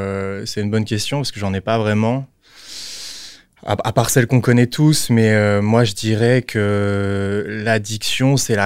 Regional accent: Liège, Wallonia, Belgium; now in Brussels, Belgium; Je suis liégeois, Liège, mais je vis à Bruxelles, voilà, pour l'instant.

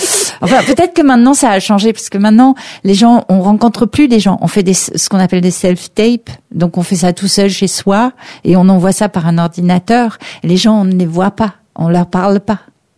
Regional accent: France; born there; Alors, j'ai un papa qui est allemand et une mère américaine. Je suis née en France.

